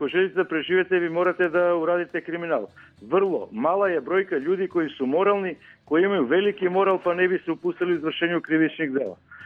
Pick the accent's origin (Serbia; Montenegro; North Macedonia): North Macedonia; kod nas u Makedoniji